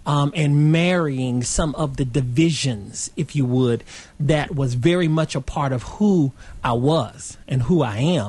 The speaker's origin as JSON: {"language": "English", "region": "North Carolina", "country": "United States", "tie": "born or raised there", "said": "Well, I grew up in Wilkes County, which is in the foothills of North Carolina. Grew up Baptist, was saved when I was 10 years old."}